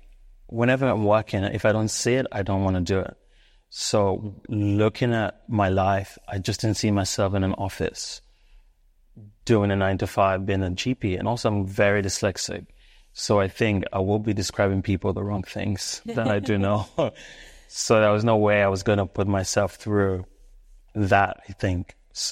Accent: Sierra Leone; born there; I think I was born in Sierra Leone

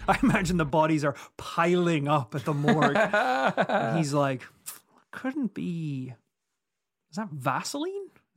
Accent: Yorkshire and the Humber, United Kingdom; accent: Yorkshire; there's maybe like a couple of those lines that I could clean up a little bit with my Yorkshire accent.

